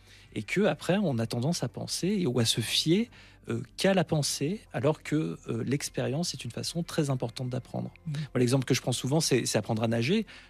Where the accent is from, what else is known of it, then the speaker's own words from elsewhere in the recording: Nancy, Grand Est, France; moi je suis de Nancy